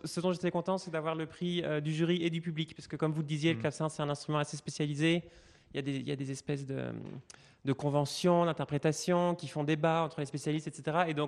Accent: Angers, Pays de la Loire, France; Oui, voilà, moi j'ai grandi à Angers.

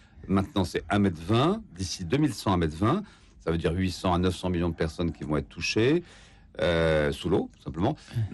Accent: France; Bon, nous, on est évidemment parfaits, parce qu'on est français

